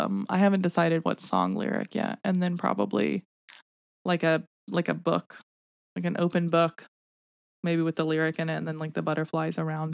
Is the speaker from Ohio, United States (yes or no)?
no; Tennessee, United States; Obviously, I didn't live in Nashville, but we're 2 hours from Nashville.